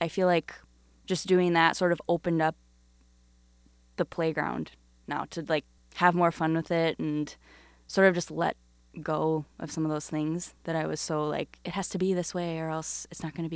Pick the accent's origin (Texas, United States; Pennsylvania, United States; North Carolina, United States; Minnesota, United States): Minnesota, United States; Burnsville; I am from Burnsville, Minnesota.